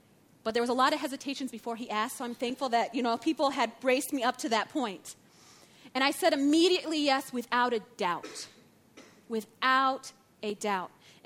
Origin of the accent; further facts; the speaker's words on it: United States; I'm American. Please do not get confused. I know I probably say it every time because people still think I am Canadian.